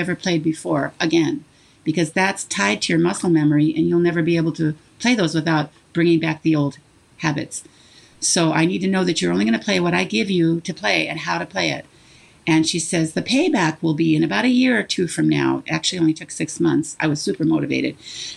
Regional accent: Seattle, Washington, United States; a good pianist, the best in the whole Seattle area, because I grew up in Seattle.

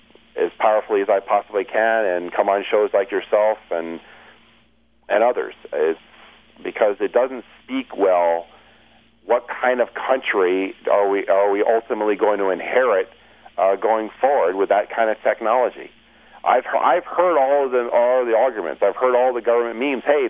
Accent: United States; I'm an American, and I took an oath to defend.

